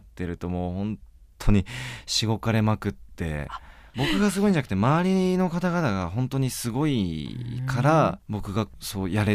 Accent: Fukuoka, Japan; あと同じ出身、福岡出身ということもあって、僕はイントネーションに最初苦労してまして

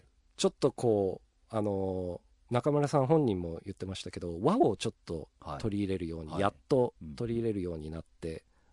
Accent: Australia; 僕オーストラリア出身なんですけど、

